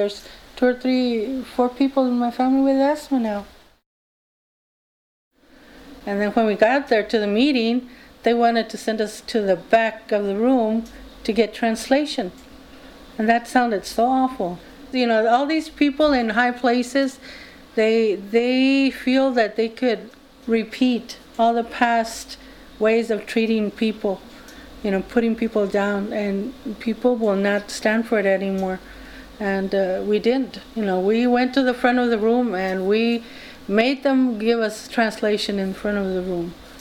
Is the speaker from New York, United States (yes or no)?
no; Kettleman City, California, United States; I'm from Kettleman City, and … And this town is basically a migrant city. People come and go as they harvest.